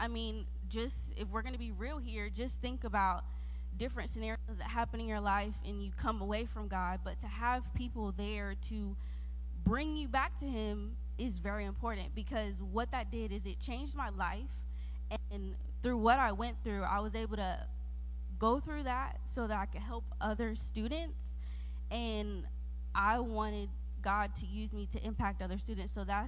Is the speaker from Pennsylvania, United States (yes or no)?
no; Greensboro, North Carolina, United States; now in Georgia, United States; I was born in Greensboro, Georgia, and I've lived in North Carolina pretty much my whole life until about 2014. My dad got a job offer, so we moved to Georgia.